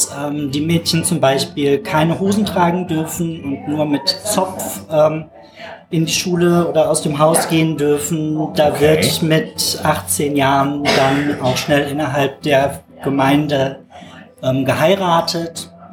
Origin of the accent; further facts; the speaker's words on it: Rhineland, Germany; Ich muss allerdings dazu sagen, eigentlich bin ich Rheinländer und darum ganz harmlos.